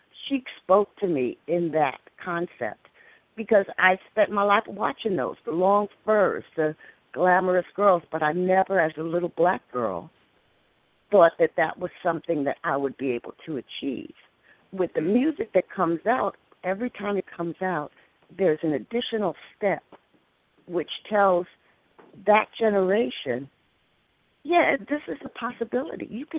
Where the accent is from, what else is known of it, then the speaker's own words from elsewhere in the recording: Queens, New York, United States; I'm from Queens, I'm a Queens girl